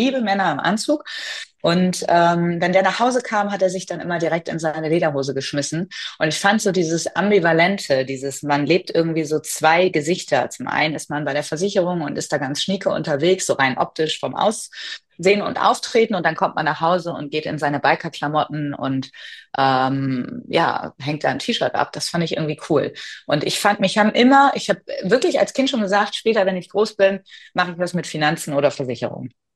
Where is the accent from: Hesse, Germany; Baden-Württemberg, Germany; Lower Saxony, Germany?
Lower Saxony, Germany; Oldenburg; ich komme aus Oldenburg, also bin da aufgewachsen